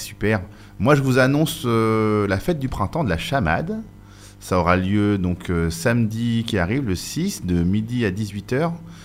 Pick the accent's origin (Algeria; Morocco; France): France; Paris, Île-de-France; Moi, en tant que parisien, désolé, je suis toujours étonné par le nombre de soleils qu'il y a ici.